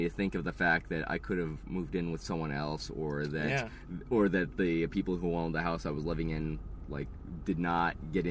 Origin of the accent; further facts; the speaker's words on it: Arizona, United States; now in Los Angeles, United States; I don't feel as if the culture I grew up in was quite what it seems that I see now.